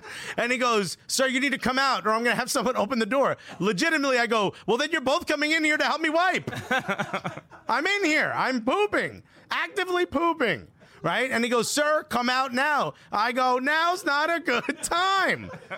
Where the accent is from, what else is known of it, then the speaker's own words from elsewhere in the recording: Newark, New Jersey, United States; Yeah, dude, I grew up in Newark.